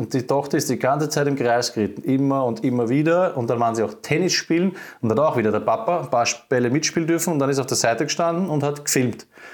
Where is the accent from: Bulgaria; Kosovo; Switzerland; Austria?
Austria; Vienna; ich war als Kind im Fußballverein, da ist das ganz andere Extrem. Das ist halt Vollproletenpartie in Floridsdorf gewesen mit Omas, die reinschimpfen